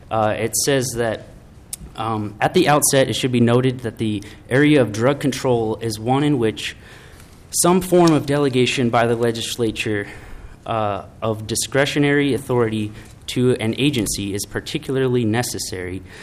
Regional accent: Minneapolis, Minnesota, United States; I'm from Minneapolis, Minnesota

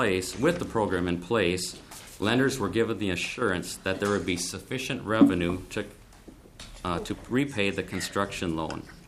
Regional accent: Kasson, Minnesota, United States; I'm a farmer from the Casson area.

